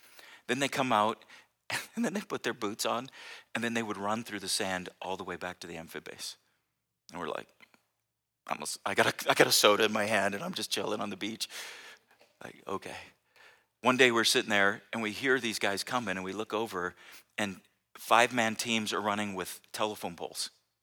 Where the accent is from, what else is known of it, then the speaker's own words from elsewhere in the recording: San Diego, California, United States; I grew up in San Diego, and then I went to college in LA, and then was a youth pastor in my hometown in San Diego.